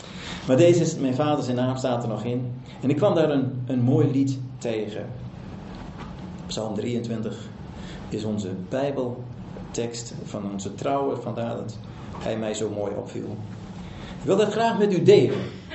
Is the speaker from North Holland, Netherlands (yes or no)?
no; Drenthe, Netherlands; ik kom uit Drenthe, een klein dorpje uit Drenthe.